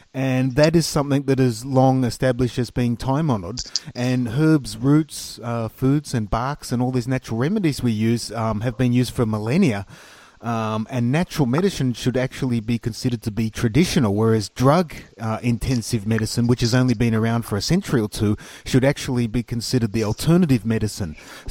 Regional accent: Australia; it's really sad as an Australian, you know, myself.

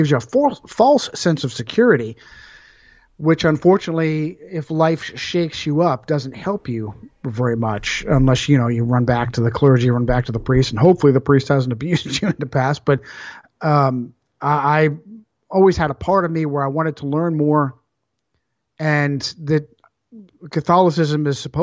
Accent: Northeast, United States; I'm fourth generation Italian immigrant, born and raised in America, in the Northeast.

